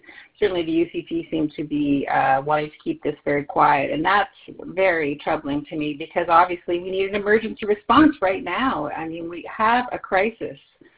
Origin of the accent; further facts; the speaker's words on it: Valley View, Alberta, Canada; I grew up in the Peace Country. I grew up in Valley View.